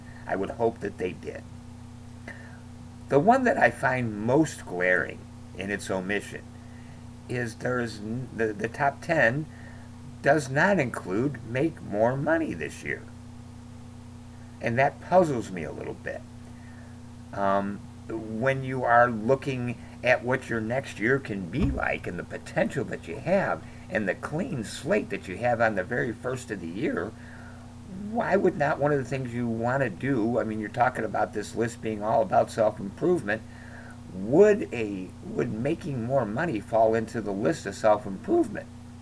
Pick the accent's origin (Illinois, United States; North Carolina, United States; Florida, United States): Illinois, United States; Chicago; from Chi-Town.